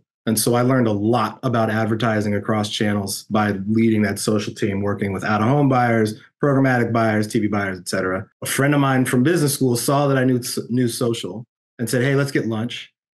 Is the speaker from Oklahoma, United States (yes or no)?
no; Pasadena, California, United States; My family, I'm from Pasadena, California. I actually live in the house that I was born in.